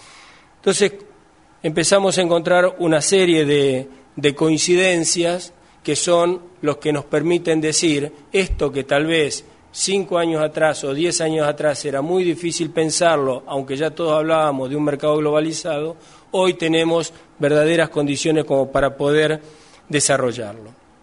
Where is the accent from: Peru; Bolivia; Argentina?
Argentina; Santa Fe; Nosotros, orgullosamente, como santafesinos, vamos a estar representados por más de 130 empresas